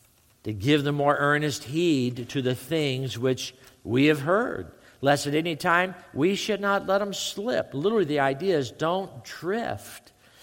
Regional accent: California, United States; because I'm from California and you don't yell at people.

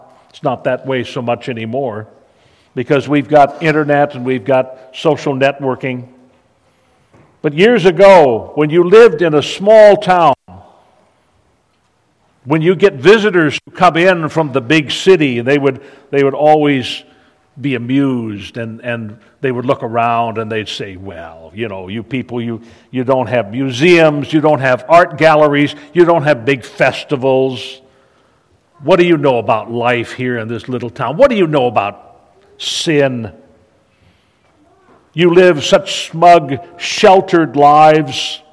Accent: Linden, United States; I had a little key fob when I was growing up in Linden. It said, "Linden. Population 3,264.

